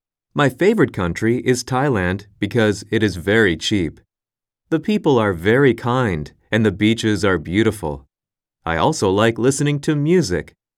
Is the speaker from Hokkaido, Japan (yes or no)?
yes; Sapporo, Hokkaido, Japan; I am from Sapporo in Hokkaido.